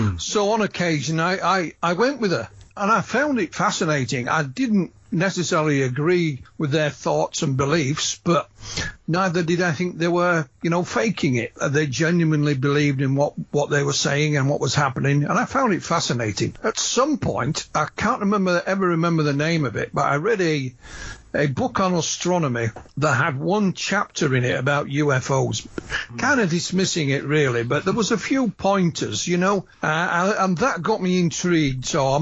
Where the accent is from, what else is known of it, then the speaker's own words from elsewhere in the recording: Yorkshire and the Humber, United Kingdom; growing up in Yorkshire, my mum was from Northern Ireland.